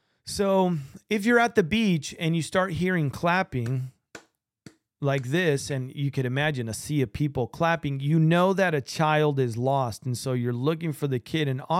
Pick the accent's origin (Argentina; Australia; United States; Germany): Argentina; English is a second language; I'm from Argentina